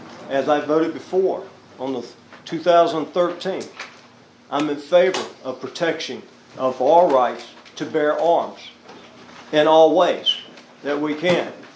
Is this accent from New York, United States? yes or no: no; Florida, United States; I'm a law enforcement officer. I was from Florida. I was a state trooper.